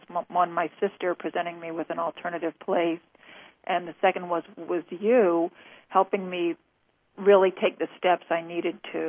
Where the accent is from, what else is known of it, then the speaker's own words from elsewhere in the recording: New England, United States; I grew up in New England. I spent most of my life in New England, and New England is a beautiful part of the country.